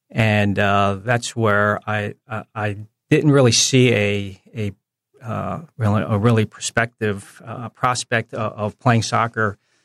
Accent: New Jersey, United States; So fortunate, just growing up in the New Jersey, Philadelphia, New York area

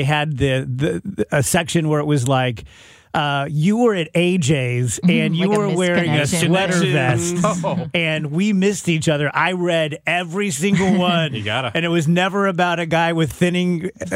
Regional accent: Illinois, United States; So I'm from Illinois. So when I showed up in St. Louis, I immediately didn't feel cool enough to be here.

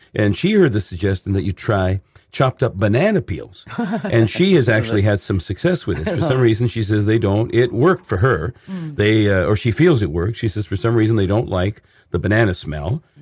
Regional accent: Hamilton, Ontario, Canada; I grew up in the Hamilton area

